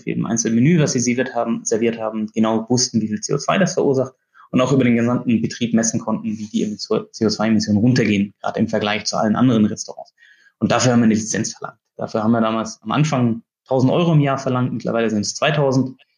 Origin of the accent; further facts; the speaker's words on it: Reutlingen, Baden-Württemberg, Germany; moved away as an adult; also born or lived in Riedlingen / Munich; now in Switzerland; Gebürtig bin ich in Riedlingen, aufgewachsen in Reutlingen, Studium in München. Seit über 12 Jahren in der Schweiz bin ich.